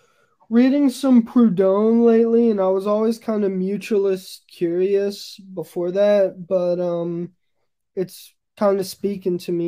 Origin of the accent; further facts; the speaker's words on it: Ohio, United States; I'm really from Ohio. I live in Ohio, United States, but I decided to go on vacation to London, and it's actually my first time ever being in another country